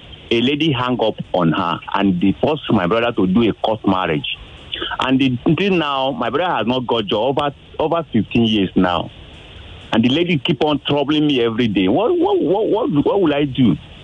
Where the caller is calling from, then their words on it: Odogbolu, Ogun, Nigeria; This is the calling from Odogbolu.